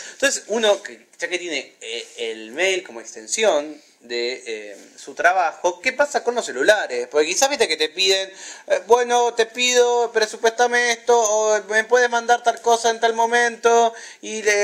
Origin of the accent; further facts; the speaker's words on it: Campana, Buenos Aires Province, Argentina; Yo soy de Ciudad de Campana.